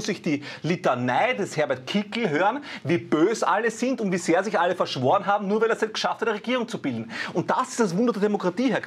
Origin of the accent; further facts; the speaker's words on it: Lower Austria, Austria; Auch wenn ich als Niederösterreicher sagen kann